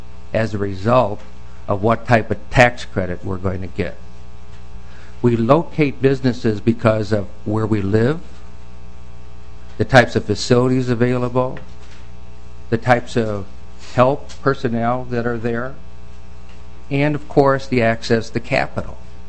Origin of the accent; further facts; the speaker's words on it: Minnesota, United States; So what I'm about to say, I say as a Minnesotan. I've lived here all my life.